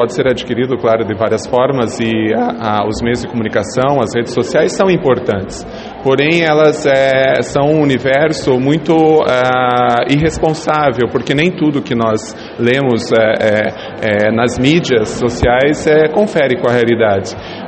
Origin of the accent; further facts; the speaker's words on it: União da Vitória, Paraná, Brazil; vir para a União da Vitória, Porto União da Vitória, porque é a minha terra natal, é onde eu tenho as minhas raízes, né?